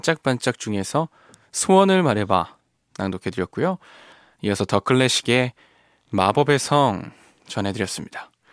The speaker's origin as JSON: {"language": "Korean", "region": "Seoul", "country": "South Korea", "tie": "born there", "said": "제가 서울 태생이거든요."}